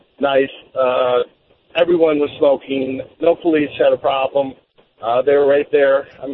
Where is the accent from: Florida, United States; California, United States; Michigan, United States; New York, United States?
Michigan, United States; Detroit; I'm from Detroit.